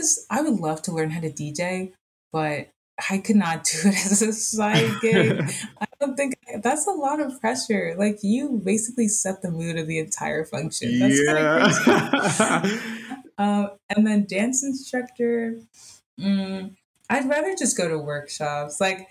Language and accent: English; Nigeria; So My parents are Nigerian. I'm Nigerian.